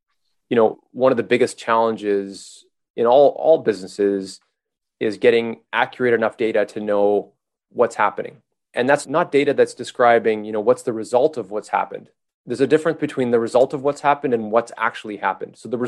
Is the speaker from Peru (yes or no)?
no; Montreal, Quebec, Canada; So I'm from Montreal, and have you driven around Montreal?